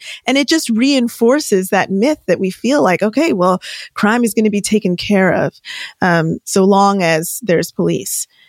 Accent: Toronto, Ontario, Canada; now in Los Angeles, United States; So in my hometown right now, like I live in LA, but in my hometown's Toronto. In my hometown in Toronto, Canada, there's a massive car theft ring happening.

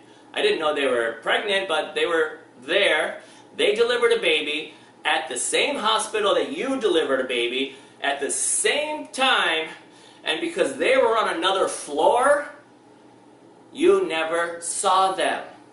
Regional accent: Michigan, United States; I'll never forget, I grew up in Michigan, and we used to go to Canada

